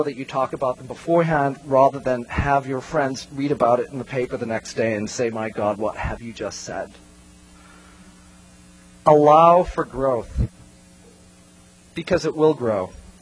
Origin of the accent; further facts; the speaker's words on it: United States; Look, this is America. I have the right, as an American, to travel anywhere I feel like it.